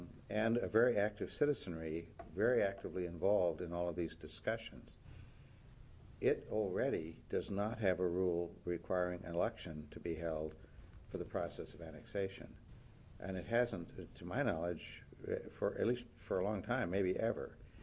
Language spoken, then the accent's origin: English; Eugene, Oregon, United States; I will tell you that my hometown, Eugene, has a very strict process that's used for annexation